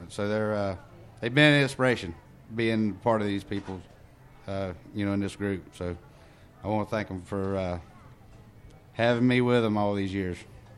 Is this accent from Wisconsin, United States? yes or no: no; Okeechobee, Florida, United States; I was born and raised in Okeechobee, Florida, and I'm a fifth generation Floridian on both sides of my family